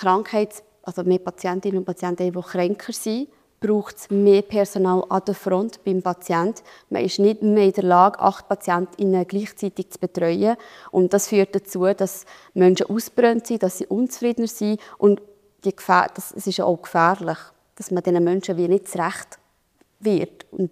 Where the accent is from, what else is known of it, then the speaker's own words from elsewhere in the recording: Solothurn, Switzerland; im Kanton Solothurn, wo ich herkomme, haben wir einen Gesamtarbeitsvertrag über den ganzen Kanton.